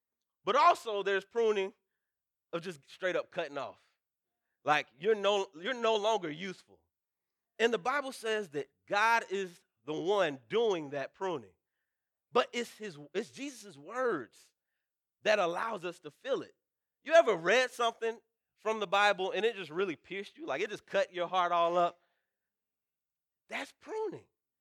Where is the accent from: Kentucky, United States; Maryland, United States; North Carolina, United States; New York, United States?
North Carolina, United States; I mean, I grew up in North Carolina in the country, but I didn't really like bugs like that.